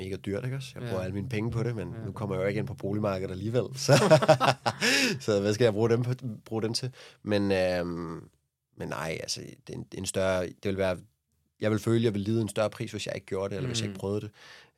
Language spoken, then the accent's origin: Danish; Copenhagen, Capital Region of Denmark, Denmark; Og det siger jeg det her som et barn, der er vokset op i byen, som en københavner, der har boet på alle brokvartererne.